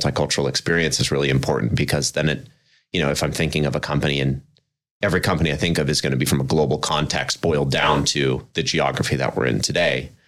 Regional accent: United States; I mean, obviously I'm American, was born here in the US, will always be American

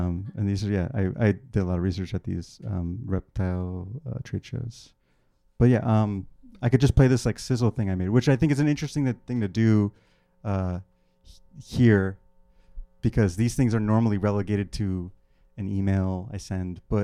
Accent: Florida, United States; I grew up in South Florida. I was making stuff in New York. I used to live here

